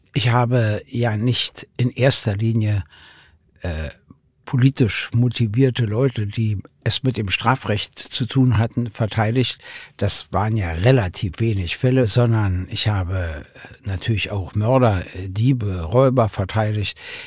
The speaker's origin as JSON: {"language": "German", "region": "Berlin", "country": "Germany", "said": "Ich bin natürlich nur auf Hund und Katze und den Tierpark gekommen, auf nichts anderes als Berliner."}